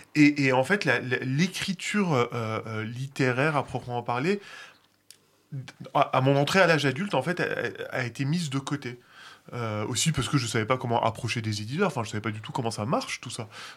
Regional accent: Bethlehem, West Bank, Palestine; also born or lived in Jerusalem; je suis né à Jérusalem, mais j'ai grandi à Bethléem. Pardon. Je suis de Bethléem, en effet. Enfin, je suis bethléemitain très profondément.

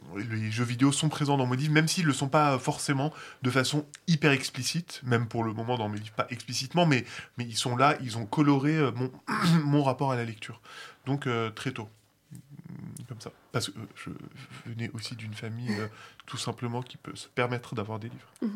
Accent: Bethlehem, West Bank, Palestine; also born or lived in Jerusalem; je suis né à Jérusalem, mais j'ai grandi à Bethléem. Pardon. Je suis de Bethléem, en effet. Enfin, je suis bethléemitain très profondément.

